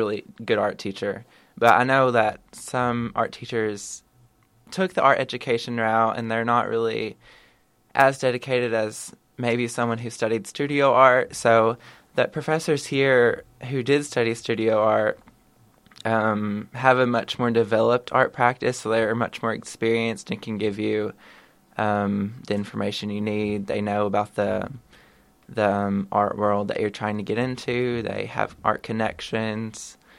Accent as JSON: {"language": "English", "town": "Harrisburg", "region": "Arkansas", "country": "United States", "said": "I'm from Harrisburg, Arkansas, which is just down the road from Jonesboro."}